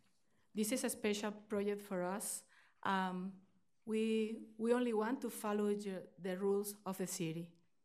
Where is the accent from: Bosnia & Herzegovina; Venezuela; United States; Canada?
Venezuela; This is my husband, Dennis. We are originally from Venezuela.